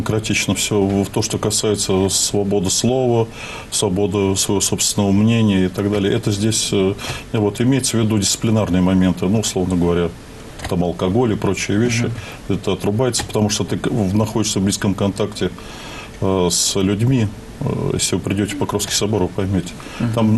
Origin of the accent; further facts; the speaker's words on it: Nizhny Novgorod, Nizhny Novgorod Oblast, Russia; Все-таки я из Нижнего Новгорода, и Александр тоже с Нижнего Новгорода.